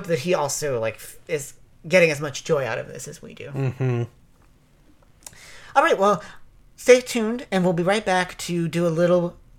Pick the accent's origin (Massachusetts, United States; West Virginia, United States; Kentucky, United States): West Virginia, United States; I mean, I'm from West Virginia, and that doesn't make any sense to me.